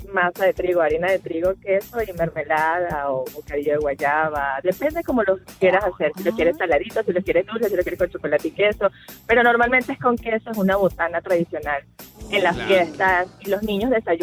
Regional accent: Venezuela; now in Mexico; No, soy venezolana, somos venezolanos. Y estamos radicados aquí en México.

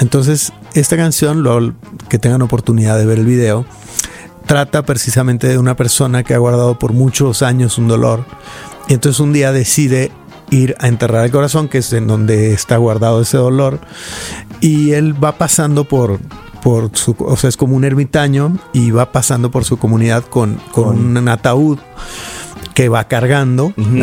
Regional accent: Guadalajara, Jalisco, Mexico; yo soy de Guadalajara

